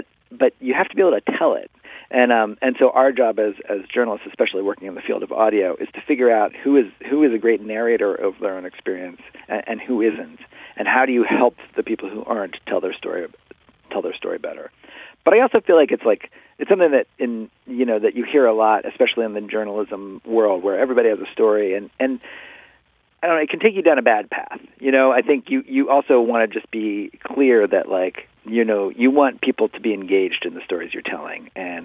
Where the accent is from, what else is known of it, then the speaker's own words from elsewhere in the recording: Cincinnati, Ohio, United States; since I was born, you know, since growing up in Cincinnati and then all the way till now